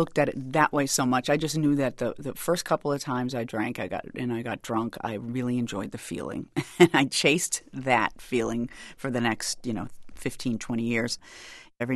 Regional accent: Dolton, Illinois, United States; Well, you know, I grew up in Dalton, Illinois in the 70s, and there nobody was gay.

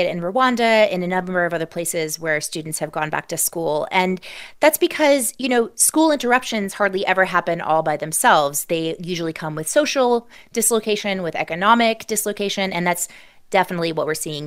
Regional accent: New Orleans, Louisiana, United States; You can also look at places like my hometown, New Orleans

